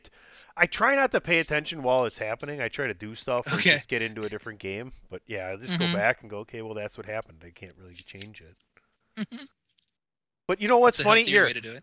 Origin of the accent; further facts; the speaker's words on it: Wisconsin, United States; And I'm a Packers fan, born and bred in Wisconsin.